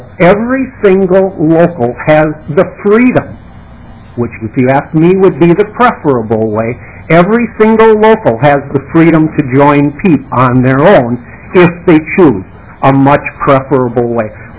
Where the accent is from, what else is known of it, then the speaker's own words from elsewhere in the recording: North St. Paul, Minnesota, United States; I'm a teacher of 30 years in the state of Minnesota. I'm from North St. Paul Maplewood Oakdale.